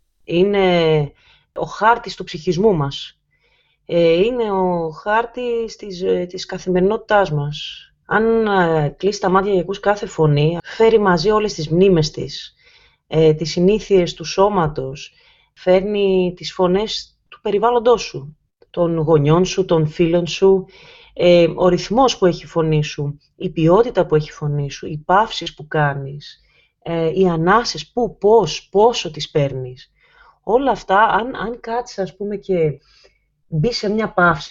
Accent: Patras, Western Greece, Greece; Είμαι από την Πελοπόννησο, μεγάλωσα στην Πάτρα, με πολύ παιχνίδι έξω στις πλατείες

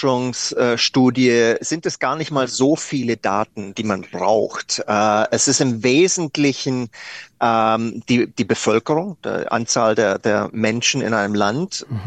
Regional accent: Germany; und das sage ich als Deutscher

